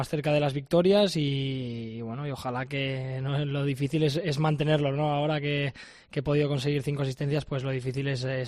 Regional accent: Valencia, Valencian Community, Spain; yo cuando estaba en Valencia, sobre todo en mi infancia

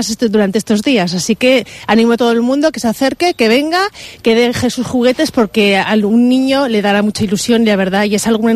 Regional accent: Castellón, Valencian Community, Spain; nosotros somos una pyme de Castellón, 100%, los empleados son de Castellón, la gente que trabajamos aquí somos de Castellón

